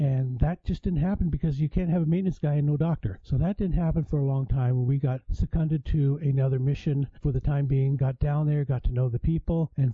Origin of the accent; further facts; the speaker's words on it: Canada; we worked in the New York area for a while, which is a foreign country to me because I'm Canadian.